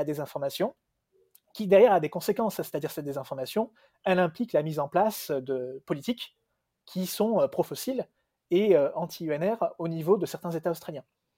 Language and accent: French; France; Nous, ce n'est pas forcément quelque chose qu'on voit chez nous en France, hein.